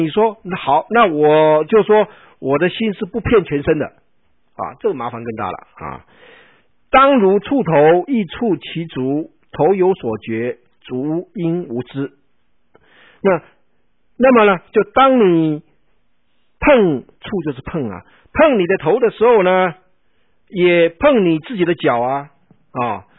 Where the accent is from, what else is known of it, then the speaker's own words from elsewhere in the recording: China; 我们中国人讲阴阳就是二元论啊